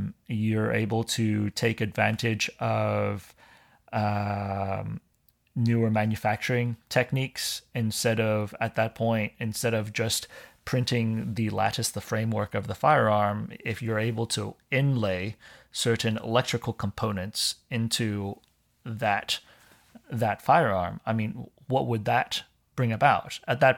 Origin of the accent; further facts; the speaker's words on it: Hong Kong; I'm ethnically, I'm Chinese. I grew up over in Hong Kong. I grew up in the culture. My family, you know, we're Southern Chinese.